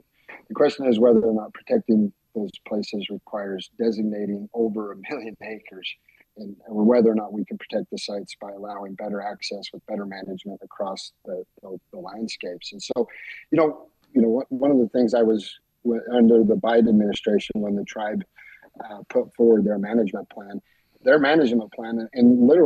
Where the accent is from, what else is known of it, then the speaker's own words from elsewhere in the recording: Utah, United States; So I grew up on Utah's public lands 40, 50 years ago.